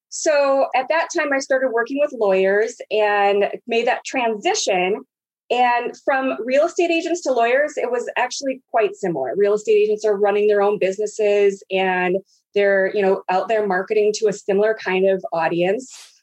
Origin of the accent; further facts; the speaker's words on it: Minneapolis, Minnesota, United States; Well, I grew up in Minneapolis, and so we would never have a whole California day.